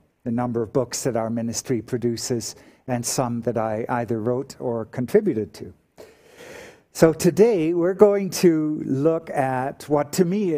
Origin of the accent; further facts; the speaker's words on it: Canada; And as I grew up in Canada in my teens and 20s, and then married an American.